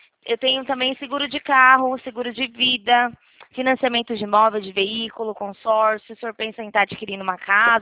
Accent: São Paulo, Brazil; eu sou paulista.

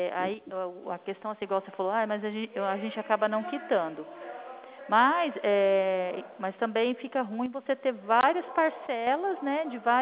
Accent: São Paulo, Brazil; a gente é da região de Presidente Prudente.

